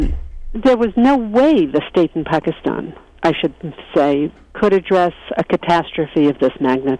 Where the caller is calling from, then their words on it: Eugene, Oregon, United States; remember, I'm speaking from Eugene, Oregon.